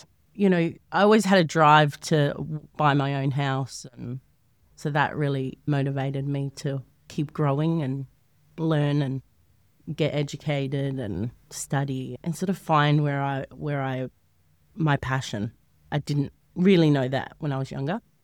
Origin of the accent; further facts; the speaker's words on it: Perth, Western Australia, Australia; also born or lived in Dunedin, New Zealand / Sydney; I come over to Perth when I was 18 months old with my family. I was born in Dunedin, and we come over to Sydney first. We were only there for a little bit, and then we moved here and settled here.